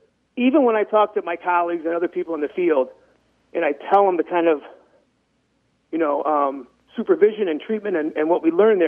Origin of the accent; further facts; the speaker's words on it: Flint, Michigan, United States; I grew up in the Flint area